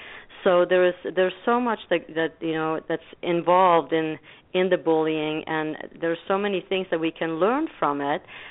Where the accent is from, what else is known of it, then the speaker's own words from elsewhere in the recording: Bergen, Vestland, Norway; English is a second language; I come from Bergen, Norway